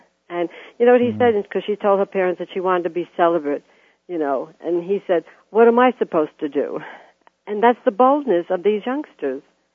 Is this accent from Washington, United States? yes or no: no; New York, United States; And I grew up in New York, and as a young woman